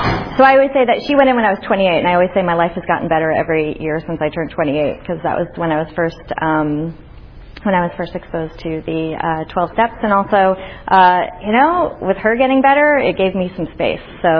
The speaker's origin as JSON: {"language": "English", "region": "Northeast", "country": "United States", "said": "And I was tired of living in New York City anyway, and I'm from the Northeast, and I hate the cold."}